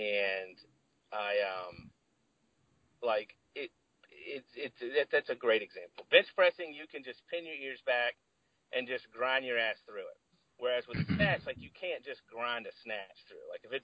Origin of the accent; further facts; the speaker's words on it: Georgia, United States; growing up in Georgia, you know, in a family, no hunters. No one in my family hunted.